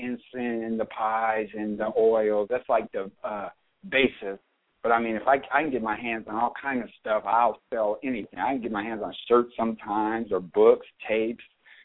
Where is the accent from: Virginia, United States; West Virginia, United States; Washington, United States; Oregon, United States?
Washington, United States; Seattle; well, I was born and raised in Seattle. Don't have no formal education.